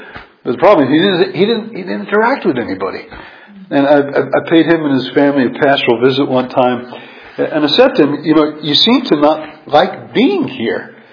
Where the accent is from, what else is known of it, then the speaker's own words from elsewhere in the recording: New York, United States; I think when I was growing up in New York, they actually had on WOR a radio show